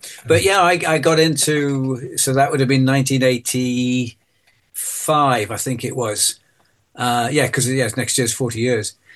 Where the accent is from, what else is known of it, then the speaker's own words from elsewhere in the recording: North East England, United Kingdom; now in Ashbourne, United Kingdom; I live in near Ashbourne in Derbyshire, so kind of in the middle of the country now. I am a born and bred Northumbrian. I grew up in Northumberland.